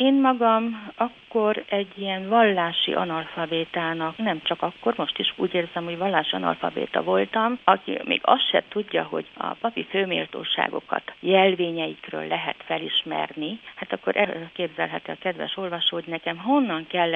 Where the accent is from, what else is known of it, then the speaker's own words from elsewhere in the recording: Miercurea Ciuc, Harghita, Romania; Én Csíkszeredában születtem, nagyon buzgó katolikus családból.